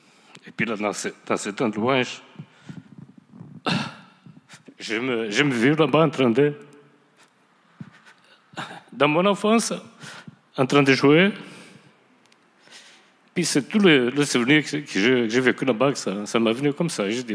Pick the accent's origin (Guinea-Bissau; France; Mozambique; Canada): Mozambique; c'est là que je viens, que moi je viens que, quand j'étais jeune à Mozambique.